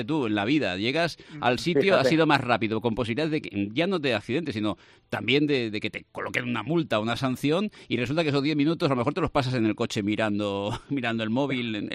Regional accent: Valencian Community, Spain; ¿Cómo somos los valencianos?

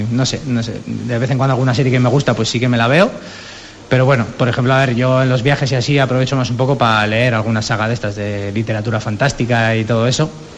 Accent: Pamplona, Navarre, Spain; now in Ponferrada, Spain; Bueno, yo soy de Pamplona también, de una ciudad... Bueno, no es pequeña, pero tampoco es de estas grandes.

